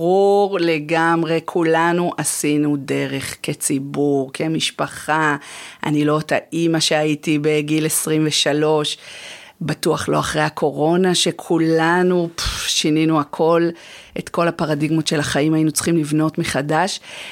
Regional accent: Karnei Shomron, Judea and Samaria Area, Israel; גדלתי בקרני שומרון, למדתי באולפנה

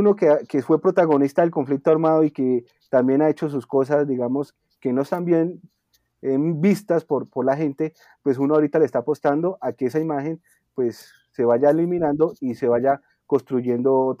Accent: Colombia; abracémonos como colombianos, como país hermoso que somos

